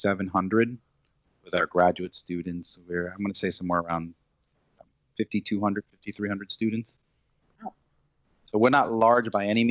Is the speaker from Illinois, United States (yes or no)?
no; Westfield, Massachusetts, United States; also born or lived in Holyoke; we came to Western Massachusetts, to the city of Holyoke. My father worked in Westfield, Mass. So we moved from Holyoke to Westfield, Mass. And the plan was after high school to get out of Westfield and never return.